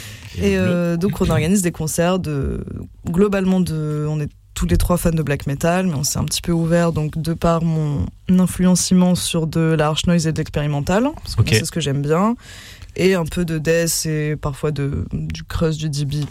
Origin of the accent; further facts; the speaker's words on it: Malakoff, Île-de-France, France; On vient tous les trois de Malakoff, ville communiste, donc dans la Banlieue Rouge